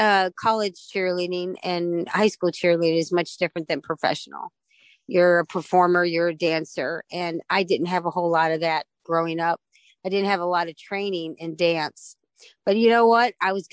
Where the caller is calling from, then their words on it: St. Louis, Missouri, United States; Yeah, St. Louis, Missouri, which is about 4.5 hours from my house in Chicago.